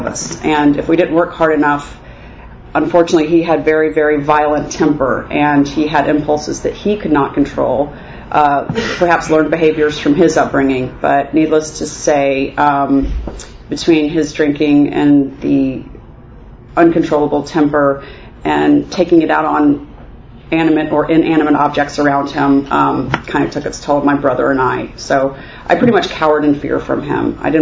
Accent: Jacksonville, Florida, United States; born there; I was born in Jacksonville, Florida, and don't need to know the year.

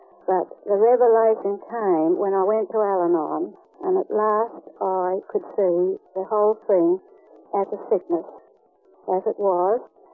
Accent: Adelaide, South Australia, Australia; and I'm from Adelaide.

